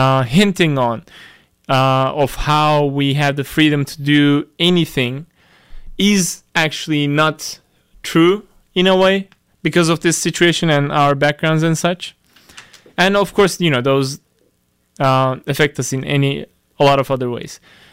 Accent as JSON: {"language": "English", "country": "Turkey", "tie": "born or raised there", "second_language": "English", "said": "I have a lot of those growing up in Turkey"}